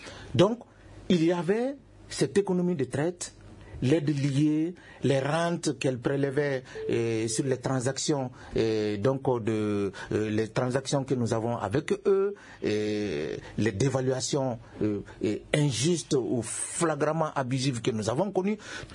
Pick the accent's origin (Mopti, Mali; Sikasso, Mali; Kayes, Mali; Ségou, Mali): Kayes, Mali; Kéniéba; Moi, je viens d'une région, je viens de Kenyeba.